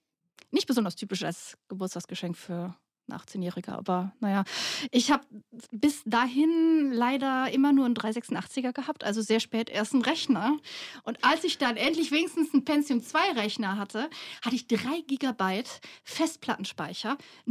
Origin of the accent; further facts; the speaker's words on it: North Rhine-Westphalia, Germany; Wir sind aus dem Ruhrpott